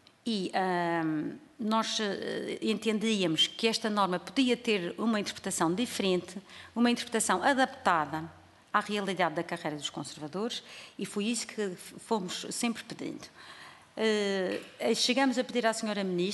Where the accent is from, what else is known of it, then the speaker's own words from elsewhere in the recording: Madeira, Portugal; eu sou, aliás já deu para perceber, eu sou madeirense, vivo lá há muitos anos